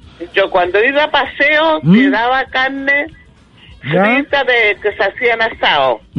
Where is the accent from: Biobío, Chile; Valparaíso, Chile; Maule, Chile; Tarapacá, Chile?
Biobío, Chile; Hualpén; somos de acá de Hualpén.